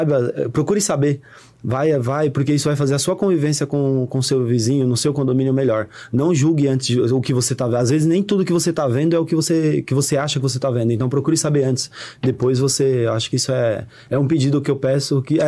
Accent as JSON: {"language": "Portuguese", "town": "Medina", "region": "Minas Gerais", "country": "Brazil", "lives_now": "São Paulo, Brazil", "said": "Eu sou de Medina, mas eu tô aqui."}